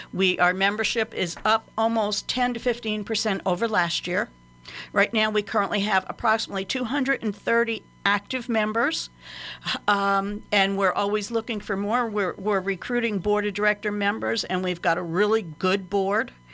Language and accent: English; Cornwall, New York, United States; born there; Yes, I was born in Cornwall, New York.